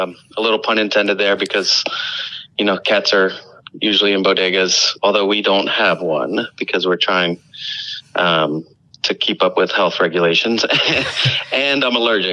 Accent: Queens, New York, United States; And where I grew up in Queens, it was mostly, Dominicans and Mexicans and, so Central Americans and Caribbean, Spanish speaking Caribbean folks.

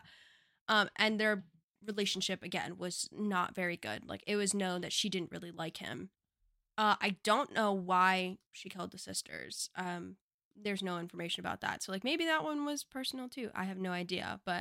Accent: United States; my hometown area is, like, known for, like, Revolutionary War stuff and the path that, like, George Washington took and stuff.

